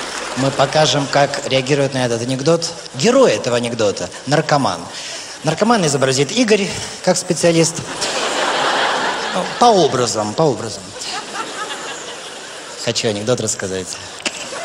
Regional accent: Siberia, Russia; also born or lived in Ukraine; Я родился в Украине, вырос в Сибири.

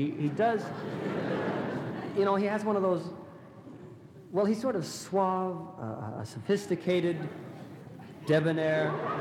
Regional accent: Los Angeles, California, United States; Originally, I am from Los Angeles.

